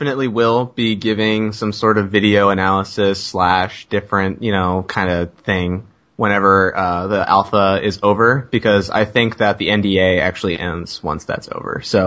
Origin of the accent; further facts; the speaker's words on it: United States; I'm an American. I don't pay attention to that.